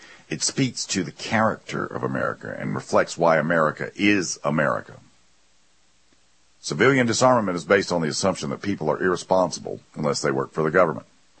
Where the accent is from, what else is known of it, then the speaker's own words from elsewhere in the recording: Australia; I am an Australian, and I must set the record straight.